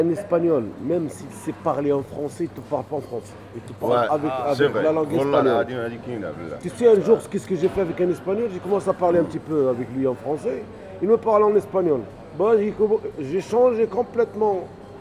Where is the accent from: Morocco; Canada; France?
Morocco; Parce que je suis marocain. Je suis pas portugais, moi.